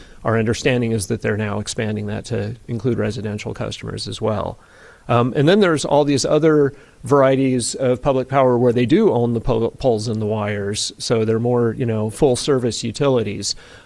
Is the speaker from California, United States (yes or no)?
yes; California, United States; I grew up in the East Bay.